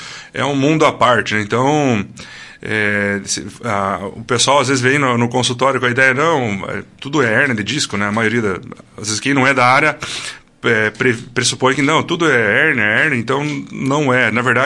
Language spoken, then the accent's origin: Portuguese; Londrina, Paraná, Brazil; now in Sarandi, Brazil; Eu moro em Sarandi, mas sou natural de Londrina, Paraná.